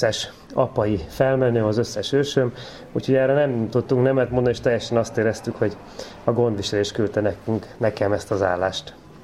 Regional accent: Visegrád, Pest, Hungary; now in Tihany, Hungary; én Visegrádon nőttem fel, és ott kerestem munkát is, illetve ott szerettem volna a feleségemmel letelepedni.

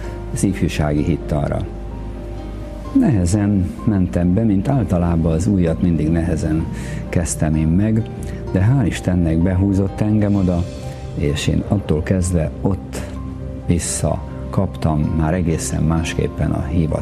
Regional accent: Pilisszentlászló, Pest, Hungary; Ott éltem le gyerekkoromat, Piris Szent Lászlón, egy elszlovákosodott magyar falu, de az én gyerekkoromban már vissza magyarosodott.

